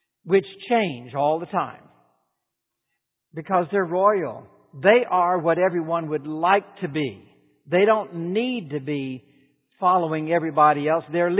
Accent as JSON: {"language": "English", "region": "the South", "country": "United States", "tie": "born or raised there", "said": "I was raised in the South"}